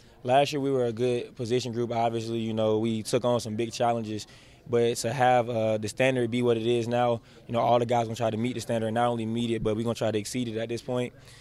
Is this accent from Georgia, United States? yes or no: yes; Atlanta, Georgia, United States; I'm from Atlanta, so, like, we know a lot of rappers and stuff like that, but I'm not related to any of them.